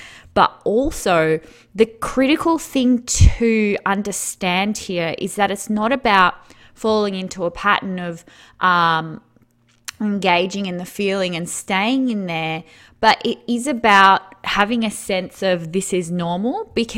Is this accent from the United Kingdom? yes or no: no; Melbourne, Victoria, Australia; born there; Like I was born here in Melbourne. So I've always lived here except for when I went to uni